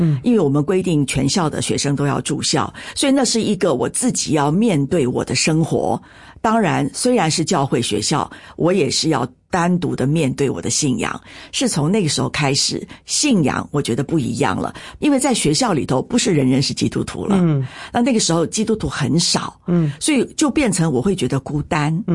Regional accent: Huwei, Yunlin County, Taiwan; 因为父亲是在台糖公司工作，所以我们就是在护卫。所以我也是生在

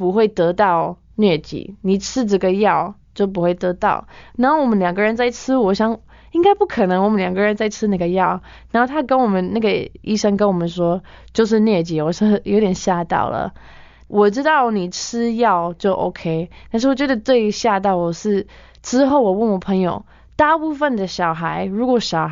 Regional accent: Canada; Chinese is a second language; moved away as an adult; now in Taiwan; 我从加拿大来的，我8年前来台湾，然后我是在这边当宣教士，来这边1年之后就非常爱台湾，就留在这边。

